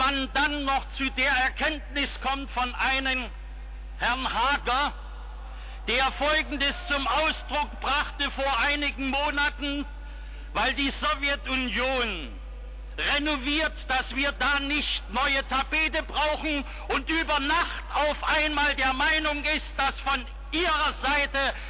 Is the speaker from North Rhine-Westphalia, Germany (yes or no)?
no; Dresden, Saxony, Germany; weil ich meine Heimatstadt Dresden liebe.